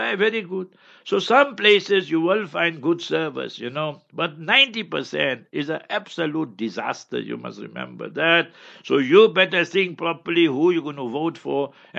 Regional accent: Heidelberg, Gauteng, South Africa; yesterday I was in Heidelberg, my hometown.

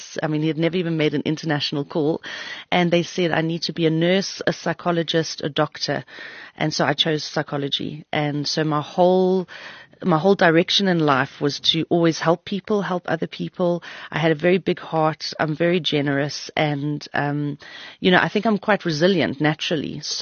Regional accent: Malawi; You know, I grew up in Malawi. That's where I was born.

